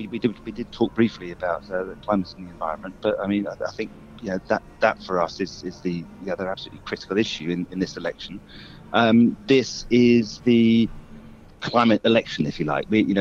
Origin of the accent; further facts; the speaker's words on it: London, United Kingdom; I grew up in North London